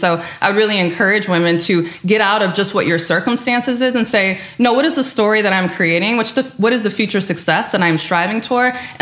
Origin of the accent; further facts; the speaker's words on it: Detroit, Michigan, United States; I grew up in the Metro Detroit area, the Motor City.